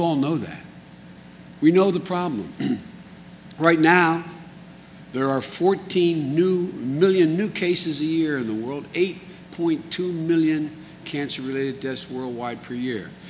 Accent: Wilmington, Delaware, United States; to Hastings, Nebraska, to my hometown of Wilmington, Delaware.

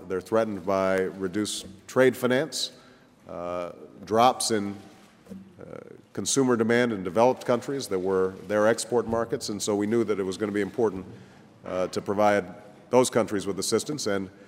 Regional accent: Illinois, United States; You look at a company like Caterpillar in my home state of Illinois

